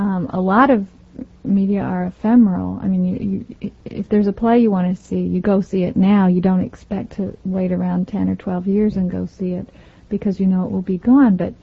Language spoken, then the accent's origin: English; Carlisle, Kentucky, United States; The eastern part of Kentucky, sort of wedged in between the bluegrass and the mountains. It was tobacco farming.